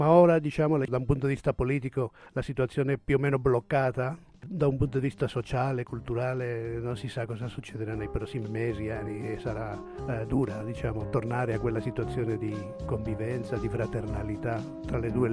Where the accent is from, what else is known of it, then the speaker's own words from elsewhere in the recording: Catalonia, Spain; first language Spanish; Italian is a second language; ho due lingue, anzi tre perché l'italiano è un po' la mia terza lingua, ma la mia prima lingua è il castigliano, la seconda è il catalano, le uso in continuazione, ma io non sono un'eccezione, sono la regola, la normalità è questa in Catalogna.